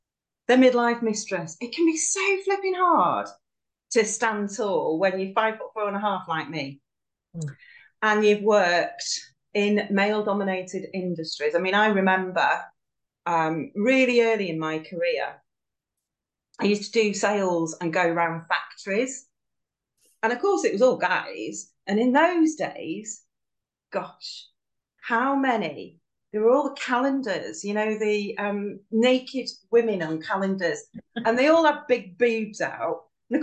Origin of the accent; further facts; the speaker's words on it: Manchester, North West England, United Kingdom; I'm from Manchester in the UK.